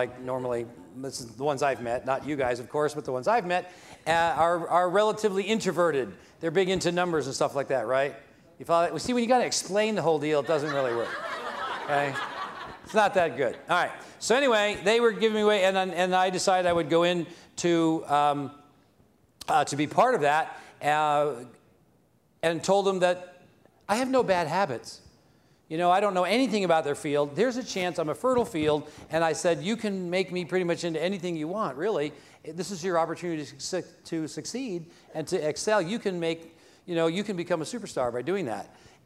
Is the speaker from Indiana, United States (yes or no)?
no; Arizona, United States; And I grew up in Arizona, and I was big into sports and athletics.